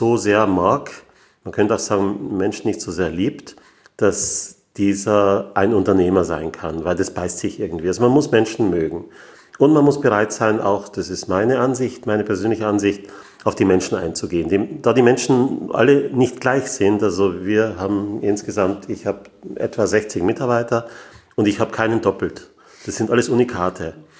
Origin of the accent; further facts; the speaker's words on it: Graz, Styria, Austria; born there; ich komme aus Österreich, ich bin in Graz geboren.